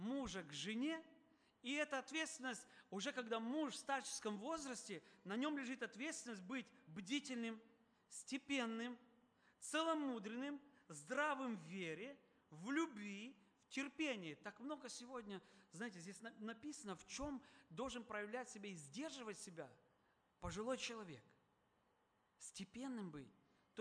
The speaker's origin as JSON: {"language": "Russian", "country": "Moldova", "tie": "born or raised there", "said": "я вырос в Молдове, но в украинском селе."}